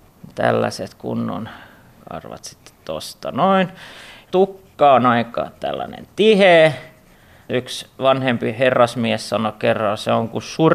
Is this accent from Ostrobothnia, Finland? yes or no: yes; Malax, Ostrobothnia, Finland; olen Maalahdesta, joka on Vaasasta vähän etelään ja asun siellä avovaimon ja kahden lapsen kanssa